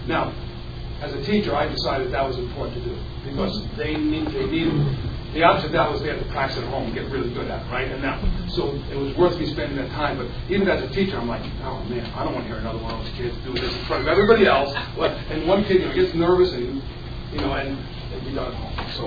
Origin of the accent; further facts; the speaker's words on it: East Coast, United States; and I'm from the East Coast, right?